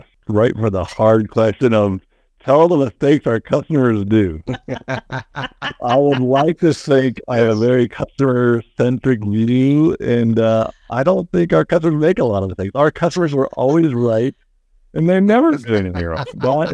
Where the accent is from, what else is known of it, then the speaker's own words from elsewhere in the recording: Austin, Texas, United States; now in Denver, United States; Born and raised in Austin, Texas. Moved to Denver, Colorado in 1996. Married a local here in Denver. Went to school in Nashville, Tennessee at Vanderbilt University.